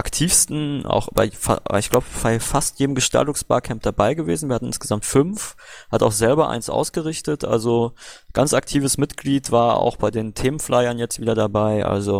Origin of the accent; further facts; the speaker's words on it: Baden-Württemberg, Germany; wir sind beide aus Baden-Württemberg, Sebastian Nerz und ich